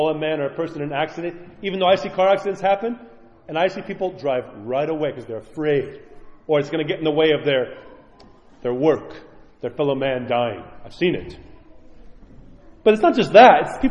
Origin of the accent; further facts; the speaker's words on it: New York, United States; I grew up in New York. We see crowds all the time.